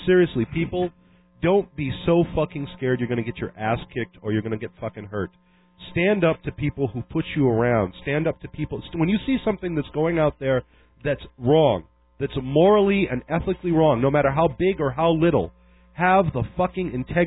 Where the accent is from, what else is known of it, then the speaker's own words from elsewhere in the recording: Ireland; I'm an Irishman. I have to be fucking verbose.